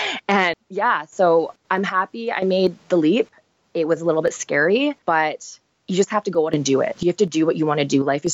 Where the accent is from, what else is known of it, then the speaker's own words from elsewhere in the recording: Burnaby, British Columbia, Canada; I moved back to Burnaby, which was my hometown.